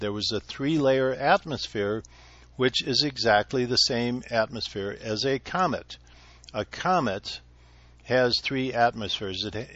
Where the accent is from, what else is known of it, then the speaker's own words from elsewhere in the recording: Minnesota, United States; Now, I grew up in Minnesota, haven't really been there for a while, but as a kid, I saw the lakes freeze, I saw them thaw